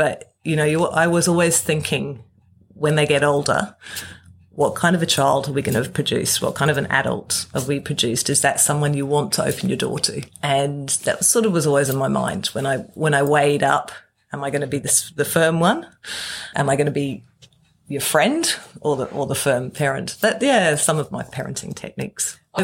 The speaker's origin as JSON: {"language": "English", "country": "New Zealand", "said": "I come from New Zealand, and we'd met in London and skiing in France."}